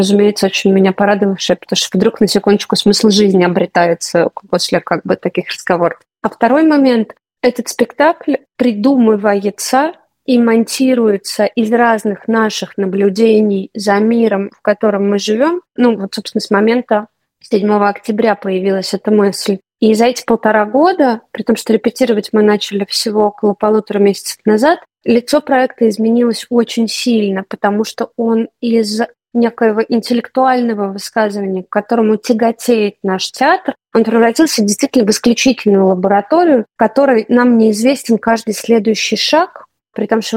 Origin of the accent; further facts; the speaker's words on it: Moscow, Russia; also born or lived in Saint Petersburg; мы росли в Москве и Петербурге